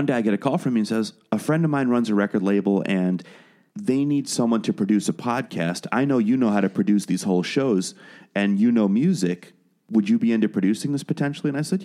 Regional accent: Wales, United Kingdom; born there; You can't hear it in my accent, but I was born in Wales. I'm a British citizen, and I spent a lot of my life over there.

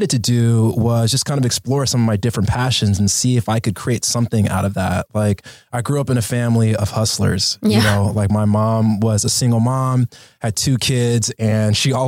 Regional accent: Los Angeles, California, United States; You know, for me, growing up in Los Angeles, I've lived in all different kinds of neighborhoods. Originally was born or lived in like the Gardena area, moved to Hollywood, and then, you know, kind of moved to the West Side later in life in like Santa Monica and the Palisades area.

